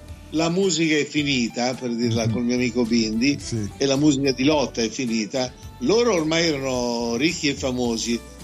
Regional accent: Cuneo, Piedmont, Italy; also born or lived in Rome; io sono scappato da Cuneo perché Cuneo era insopportabile per me, che ero nato a Roma

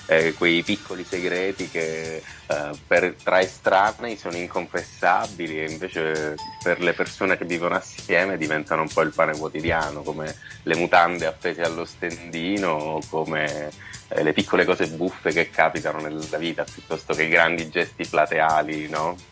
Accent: Palermo, Sicily, Italy; now in Rome, Italy; sono palermitano, anche se vivo a Roma da tantissimo tempo, da più di 10 anni ormai.

